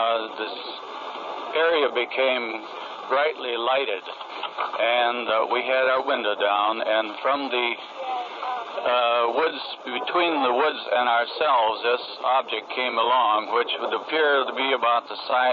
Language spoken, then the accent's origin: English; Hillsdale, Michigan, United States; I'm from Hillsdale, Michigan.